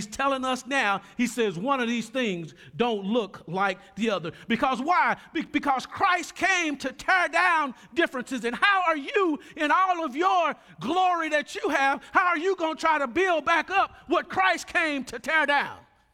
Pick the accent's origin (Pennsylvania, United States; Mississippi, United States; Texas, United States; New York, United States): Texas, United States; Dallas; I'm a simple person. I'm from Oak Cliff. I'm just a simple person.